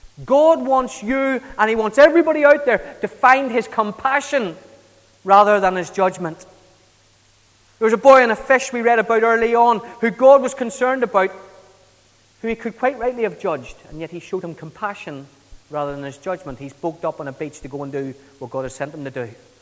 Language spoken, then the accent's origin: English; Kilkenny, Leinster, Ireland; moved away; Now, I grew up in Kilkenny in the south of Ireland, and I grew up there before Celtic Tiger, before internet, before mobile phones, before Sky Television.